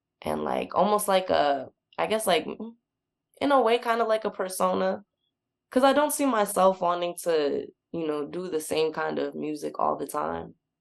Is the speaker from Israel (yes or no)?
no; Brooklyn, New York, United States; And I'm from Brooklyn, and I'm from Flatbush/Crown Heights, because people have tried to be like, nah, that's not Flatbush, that's Crown Heights.